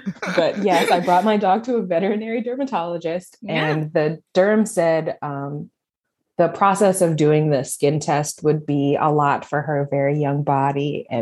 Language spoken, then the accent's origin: English; Connecticut, United States; also born or lived in Philadelphia; Connecticut. We used to live in Philly. That's where we adopted her.